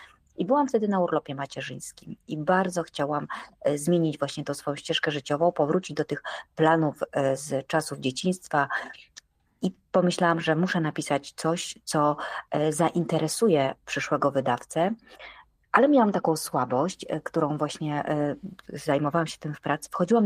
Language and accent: Polish; Krasnystaw, Lublin Voivodeship, Poland; moved away as an adult; now in Kraków, Poland; mieszkam w Krakowie od 24 lat. Przyjechałam z Lubelszczyzny, urodziłam się w Krasnym Stawie, więc tam mieszkałam do matury, a na studia przyjechałam do Krakowa.